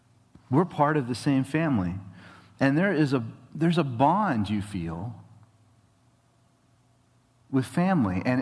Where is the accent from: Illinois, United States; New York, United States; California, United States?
California, United States; Atascadero; she found out that I grew up in Atascadero, which is the town that she grew up in.